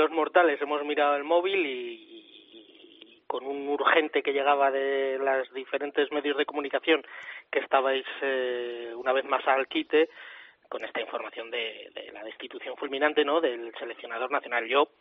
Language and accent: Spanish; Spain